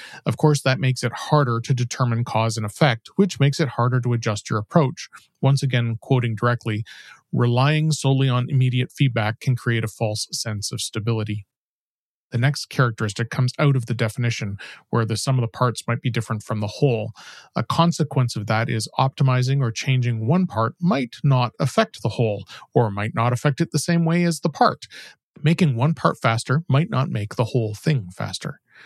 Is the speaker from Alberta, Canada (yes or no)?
no; Toronto, Ontario, Canada; My hometown of Toronto was one of the hosts of the World Cup this year.